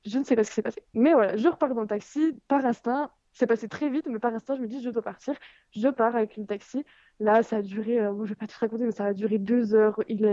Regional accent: France; Et moi, en tant que Française, je peux pas aller dans la partie

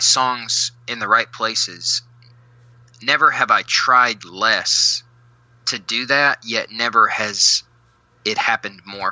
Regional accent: Nashville, Tennessee, United States; also born or lived in Kingsport; I'm from Nashville. I actually grew up in Nashville.

